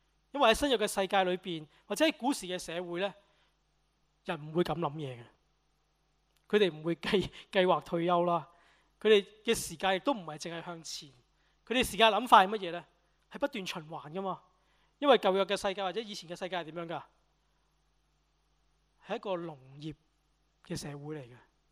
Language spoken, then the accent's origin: Chinese; Hong Kong; 我們香港人見到士多啤梨就會傻了，好好吃啊。